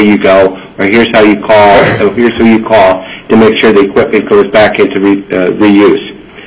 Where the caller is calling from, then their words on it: Anchorage, Alaska, United States; and I'm calling in from Anchorage.